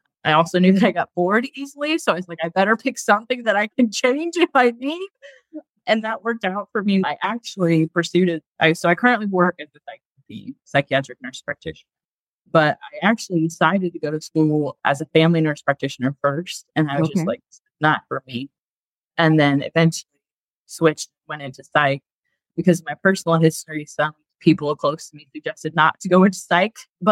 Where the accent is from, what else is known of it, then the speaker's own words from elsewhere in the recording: Indiana, United States; Yeah, I'm a Hoosier. I'm born and raised in Indiana and from a family of five.